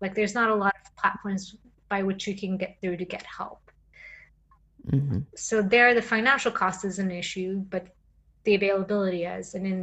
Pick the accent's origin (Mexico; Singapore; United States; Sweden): Sweden; English is a second language; growing up in Sweden, you don't have actor role models. Like people aren't becoming stars in Sweden.